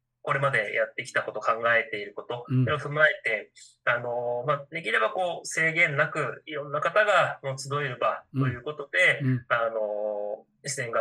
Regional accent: Tokyo, Japan; now in Yamaguchi, Japan; まあ、私もともと東京の出身で、関東圏内でずっと自然体育をやってきてましたので、

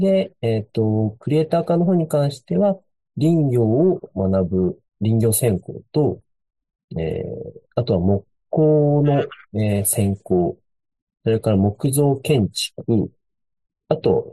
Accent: Kamakura, Kanagawa, Japan; now in Gifu, Japan; 今、岐阜県に、いるんですけど、生まれは神奈川県の鎌倉という、漁村で、生まれ育ちまして

